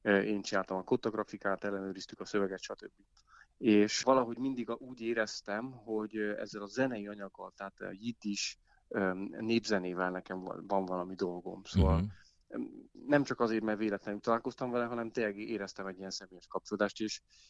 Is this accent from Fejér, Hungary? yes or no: yes; Dunaújváros, Fejér, Hungary; nekem is a gyerekkoromban Dunajvárosban ez a Melba kocka, meg Párizsi kocka